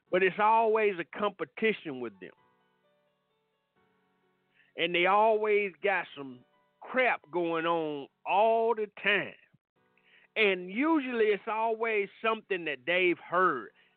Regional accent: Atlanta, Georgia, United States; and I grew up in Atlanta, and it's a party in Atlanta, I know these folks

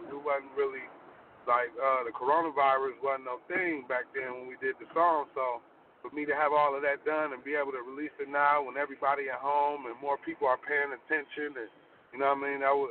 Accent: Gary, Indiana, United States; born there; now in Minneapolis, United States; me being from the Midwest, I was born in Gary, Indiana, and I reside in Minneapolis, Minnesota.

